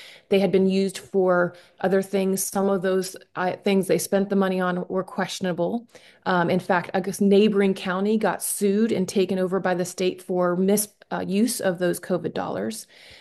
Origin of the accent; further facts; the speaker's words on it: Helvetia, West Virginia, United States; So I grew up here in Helvetia, which is served by Pickens School, and I was a student from around 89 to 2000 at Pickens School.